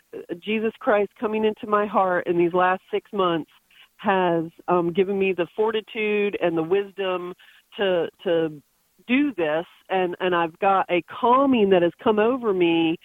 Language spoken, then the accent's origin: English; Virginia Beach, Virginia, United States; So I'm from Virginia Beach, but I'm on my way to D.C.